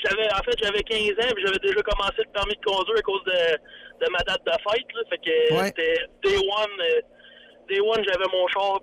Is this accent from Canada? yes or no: yes; Victoriaville, Quebec, Canada; Tu sais, moi, je viens de Victo, là